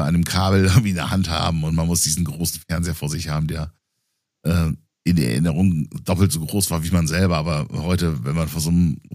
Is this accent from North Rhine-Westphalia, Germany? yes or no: no; Bremen, Germany; da, wo ich aufgewachsen bin in Bremen